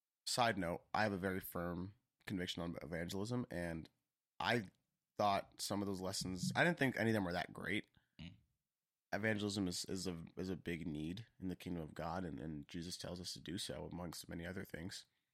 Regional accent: Boston, Massachusetts, United States; I was like, oh, I'm from Boston. Like, this is how it is sometimes.

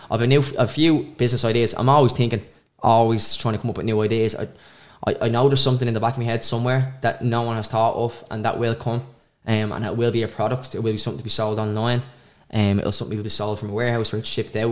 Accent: Dublin, Leinster, Ireland; I'm just from Coolock here

